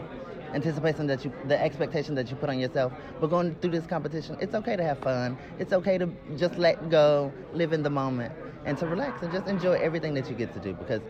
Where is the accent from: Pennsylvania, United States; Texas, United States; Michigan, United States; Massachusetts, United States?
Texas, United States; Growing up in Texas, which is predominantly a drag, like a pageant drag scene